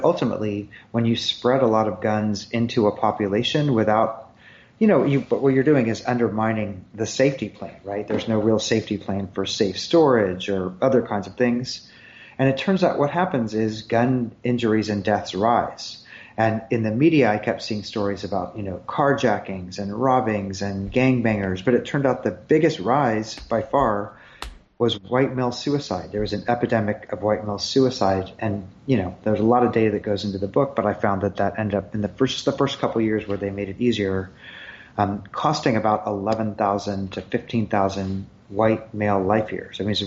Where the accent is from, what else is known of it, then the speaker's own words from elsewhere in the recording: Missouri, United States; I mean, I grew up in Missouri, and when I grew up, it was, you know, there were lots of people who hunted, long tradition of gun ownership.